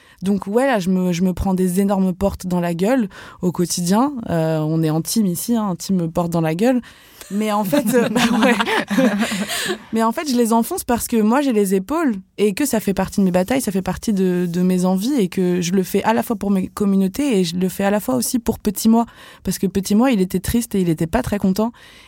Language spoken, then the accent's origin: French; Pays de la Loire, France; j'étais algérienne. J'ai grandi en France. Parce que j'habitais en Vendée.